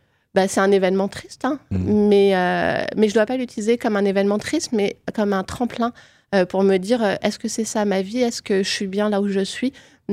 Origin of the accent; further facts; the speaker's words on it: Épinal, Grand Est, France; parce que je viens d'Épinal, donc tous les jours à Nancy pour mes études